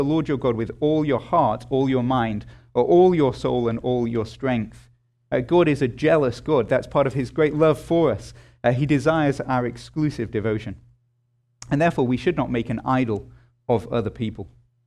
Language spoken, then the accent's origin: English; England, United Kingdom; That language makes me, as an Englishman, feel uncomfortable, I have to say.